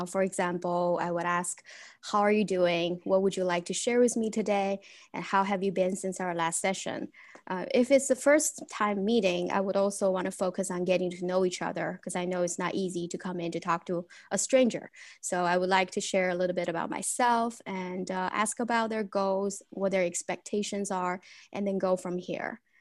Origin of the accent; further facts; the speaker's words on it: China; I'm originally from China and I'm very, very glad to be here.